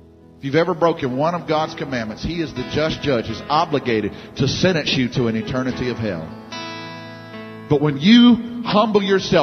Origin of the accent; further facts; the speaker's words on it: Baton Rouge, Louisiana, United States; I came all the way from Baton Rouge, Louisiana.